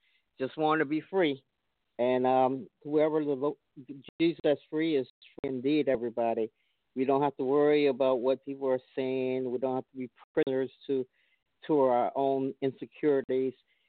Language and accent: English; Chicago, Illinois, United States; I know a lot of people who love house music, we're from Chicago